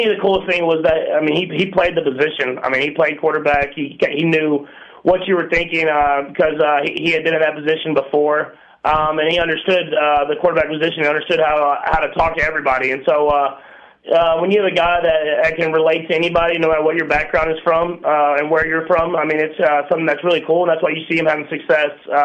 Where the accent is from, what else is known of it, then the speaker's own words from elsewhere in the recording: Texas, United States; I say 100. I mean, I'm from Texas. I'm used to it.